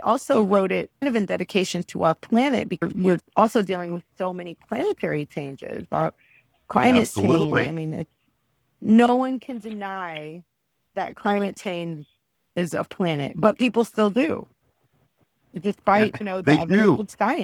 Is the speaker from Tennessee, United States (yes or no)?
no; Texas, United States; born there; So I have a Cuban father, I have a Mexican mother, but I am American. I was born here in Texas.